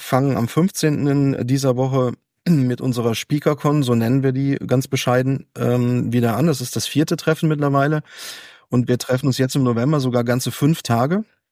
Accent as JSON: {"language": "German", "region": "North Rhine-Westphalia", "country": "Germany", "tie": "born or raised there", "said": "aus meiner alten Heimat, aus dem Aachener, Kölner Raum."}